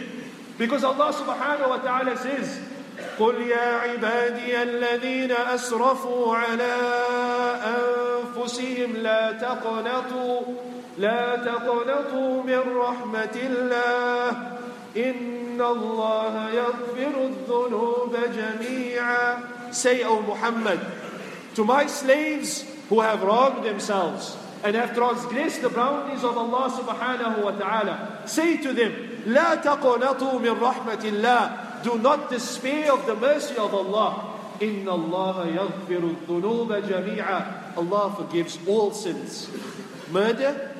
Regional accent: Cape Town, Western Cape, South Africa; When I first graduated, I went back to Cape Town, South Africa, my hometown.

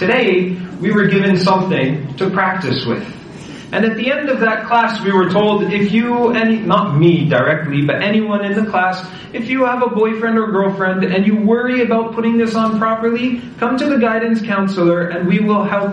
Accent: Montreal, Quebec, Canada; When I was in grade 10, high school, in Quebec, born and raised in Montreal, finished high school, bilingual, you name it.

